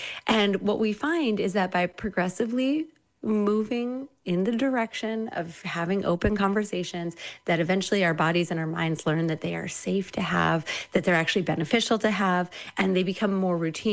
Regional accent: Midwest, United States; I grew up in the Midwest and I had no framework for how to talk about an intimate life.

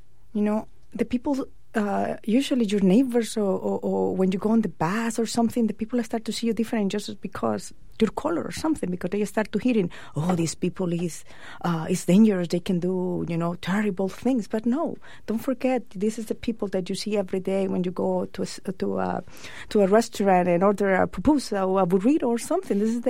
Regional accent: El Salvador; like I'm from El Salvadorian

